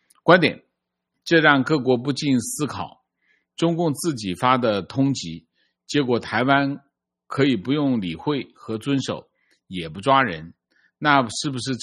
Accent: Sichuan, China; 我是四川的，相隔5年。去年回老家快认不出来了

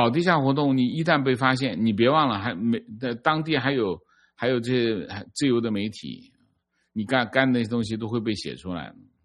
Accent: Sichuan, China; 我是四川的，相隔5年，去年回老家，快认不出来了。

